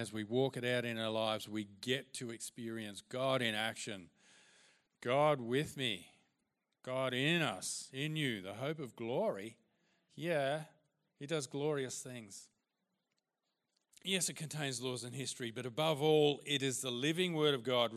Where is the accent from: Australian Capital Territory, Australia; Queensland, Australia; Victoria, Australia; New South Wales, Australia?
Victoria, Australia; I grew up in Gippsland on a 1,500-acre farm. It was pretty dry and dusty, not many people around, lots of sheep, lots of cattle, lots of flies.